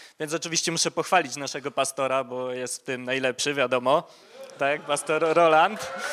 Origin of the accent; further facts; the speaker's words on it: Kuźnia Raciborska, Silesian Voivodeship, Poland; Mam 23 lata, też jestem z Kuźni Raciborskiej, z kościoła.